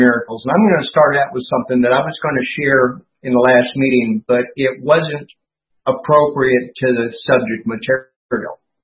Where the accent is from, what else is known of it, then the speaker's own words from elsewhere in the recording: Fort Benning, Georgia, United States; born there; When we moved back to the United States, course, since I was born in Fort Benning, we go to Fort Benning.